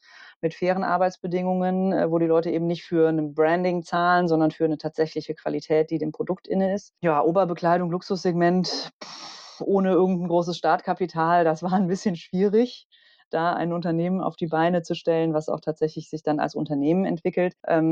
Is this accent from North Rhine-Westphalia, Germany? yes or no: yes; Bonn, North Rhine-Westphalia, Germany; also born or lived in Berlin; gut, wir kommen aus Bonn, da wissen wir, was uns erwartet